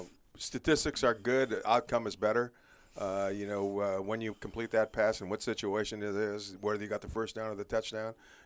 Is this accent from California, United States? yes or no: yes; San Jose, California, United States; Well, I'm from San Jose, not too far from Stanford. I wanted to go to Notre Dame as a Catholic kid growing up.